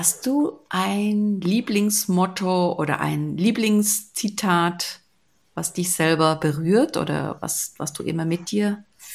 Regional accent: Switzerland; Da tue ich echt meinen Hut vor dir abnehmen und sag Chapeau, wie wir das bei uns in der Schweiz sagen

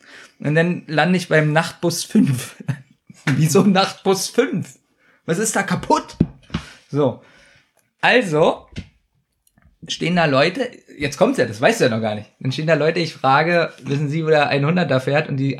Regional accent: Berlin, Germany; So, ich als Berliner weiß nicht, wie ich zum Bus 100 komme.

